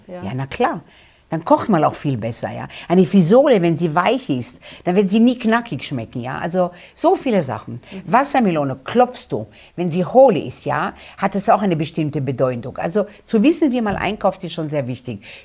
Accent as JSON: {"language": "German", "country": "Israel", "second_language": "German", "said": "Ich bin aus Israel. Israel ist das Land der Gemüse."}